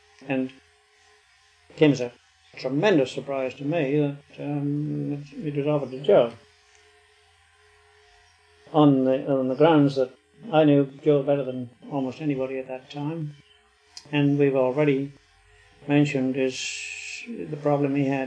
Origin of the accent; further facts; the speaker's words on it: Swansea, Wales, United Kingdom; Born and bred in Swansea, South Wales, which is where I went to university.